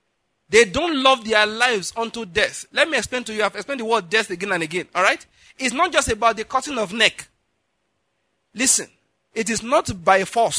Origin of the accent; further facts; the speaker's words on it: Enugu, Enugu State, Nigeria; I said, I come from Enugu, it's far. I can't come back.